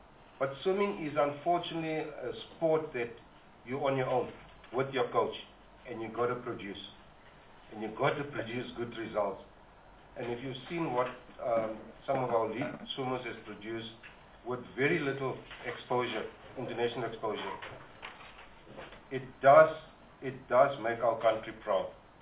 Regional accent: Eastern Cape, South Africa; I am from the Eastern Cape

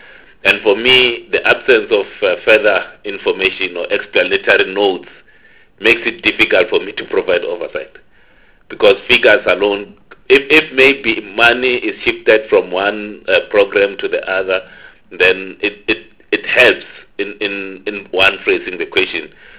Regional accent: Limpopo, South Africa; I'm from Limpopo myself.

